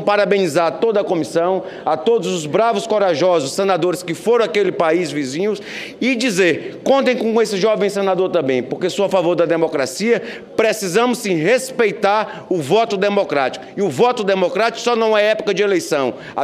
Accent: Brazil; eu como brasileiro, democrata e eleitor

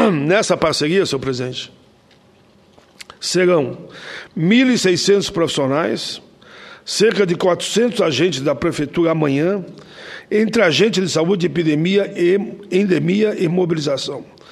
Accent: Caxias do Sul, Rio Grande do Sul, Brazil; born there; now in Canoas, Brazil; da cidade onde eu resido, nasci em Caxias, mas moro em Canoas

